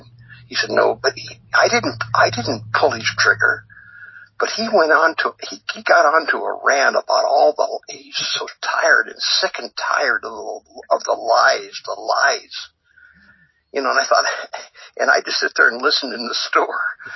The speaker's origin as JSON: {"language": "English", "town": "Yakima", "region": "Washington", "country": "United States", "tie": "born there", "said": "I was born in Yakima"}